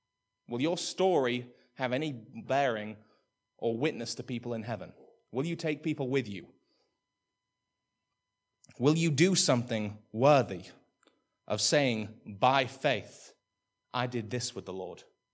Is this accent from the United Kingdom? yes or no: yes; England, United Kingdom; again, I'm English, so come in with the attitude of the Englishman with me.